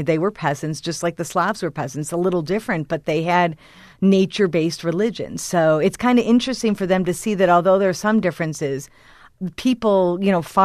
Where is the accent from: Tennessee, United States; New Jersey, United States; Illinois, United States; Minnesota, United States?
Illinois, United States; Chicago; I'm actually, I'm from Chicago. And I don't have any, I'm part Slovak, but I have no Russian roots at all.